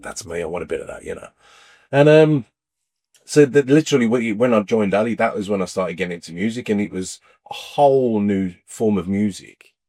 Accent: Birmingham, West Midlands, United Kingdom; no, I'm not from the Black Country, I'm from Birmingham

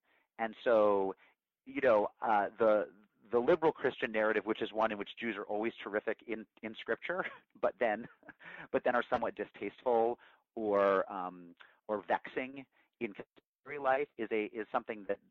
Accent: Massachusetts, United States; And I grew up in Massachusetts where you couldn't go shopping on Sundays. Stuff was closed. And I'm Jewish, of course

